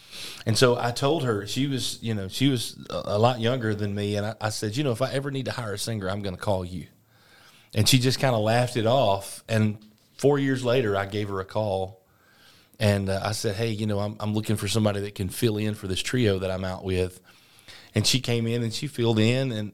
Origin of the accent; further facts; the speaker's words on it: Sylacauga, Alabama, United States; You know, I grew up here in Sylacauga, and by the time I was 17, I was a part of WYEA Radio in the beginning